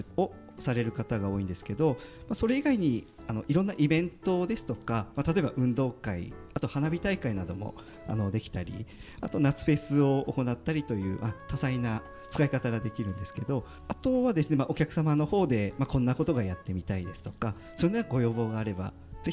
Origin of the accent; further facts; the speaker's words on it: Hokkaido, Japan; now in Sapporo, Japan; 私は、まあ、北海道出身ではあるんですけど、まあ、道東の方に出身になりますので、